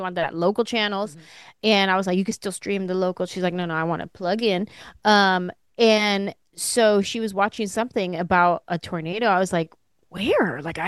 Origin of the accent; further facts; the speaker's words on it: California, United States; And let me tell you, tornadoes, we're all new to tornadoes because we're from California.